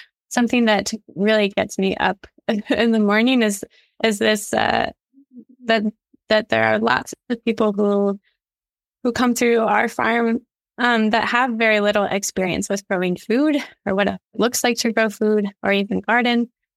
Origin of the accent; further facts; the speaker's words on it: Pennsylvania, United States; I'm from Southern Pennsylvania, a Mennonite with the, and there's lots of sort of small farms around, even though my family didn't have one.